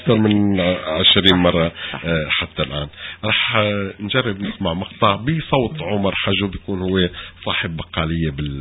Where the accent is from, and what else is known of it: Syria